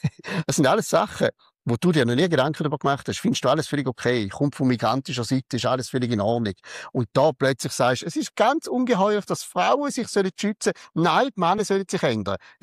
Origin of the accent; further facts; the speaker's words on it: St. Gallen, Switzerland; accent: St. Gallen German; also born or lived in Appenzell; Ich kann ihn nur auf St. Gallerdeutsch erzählen.